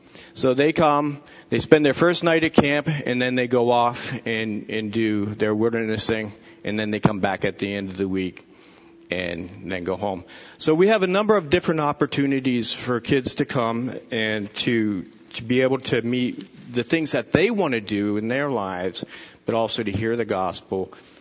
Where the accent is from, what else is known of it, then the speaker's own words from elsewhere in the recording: Pennsylvania, United States; now in Alaska, United States; I grew up in Pennsylvania. My mom grew up in Indiana, and all her family lived out in Indiana.